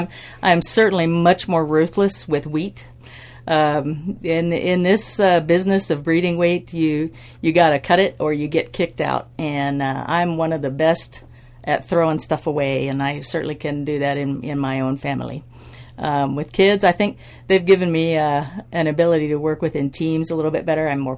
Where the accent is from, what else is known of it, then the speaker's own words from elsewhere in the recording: Fortville, Indiana, United States; I grew up in a little town in central Indiana known as Fortville. It's a one-stop light town. It's pretty small. My grandmother still lives there to this day in the house that my grandfather built, great-grandfather built, back in the mid-50s.